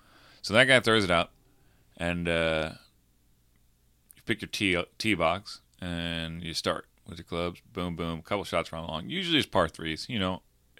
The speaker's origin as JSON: {"language": "English", "region": "Iowa", "country": "United States", "also_born_or_lived": "Lincoln, Nebraska", "said": "And I was from Iowa. You know, that was pretty close to us."}